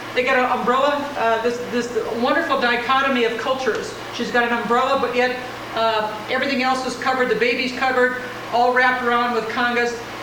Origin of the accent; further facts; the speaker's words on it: Minnesota, United States; I mean, I grew up in Minnesota Gumball